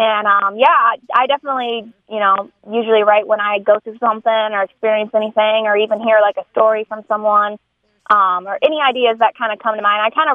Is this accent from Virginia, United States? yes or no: no; Ann Arbor, Michigan, United States; now in Nashville, United States; So not too far right now, but I'm from Ann Arbor, Michigan, and I've been traveling all over different states. I live in Nashville, Tennessee now. I've been there 7 years, actually.